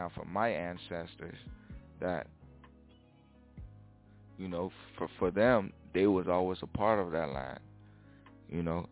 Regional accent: Bahamas; I was raised in the Bahamas.

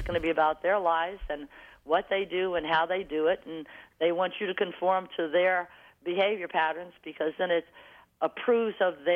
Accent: the South, United States; Well, I'm from the South, and that pretty much everybody, you know, you got friends, your door's open

